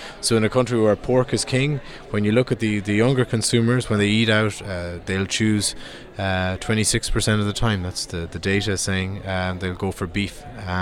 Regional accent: Ireland; I'm from Ireland

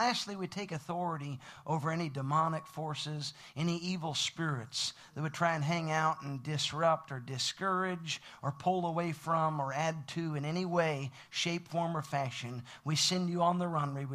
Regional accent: Alabama, United States; also born or lived in Oklahoma / Illinois / New Hampshire / California; now in Texas, United States; I was born in Oklahoma. I lived in Illinois, grew up in Alabama, moved back to Oklahoma multiple times in my 20s. Moved up to New Hampshire, pastored up there for almost a decade, moved to California in 2009, currently living in Texas

